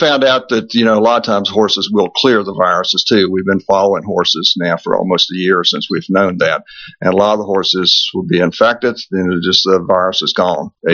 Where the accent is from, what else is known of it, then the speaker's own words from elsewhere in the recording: Virginia, United States; Yeah, no, I'm from Virginia, and you never lose this accent.